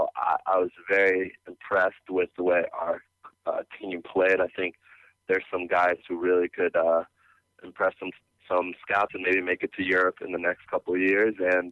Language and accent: English; Israel; I still expected them not to lose to my home country, Israel.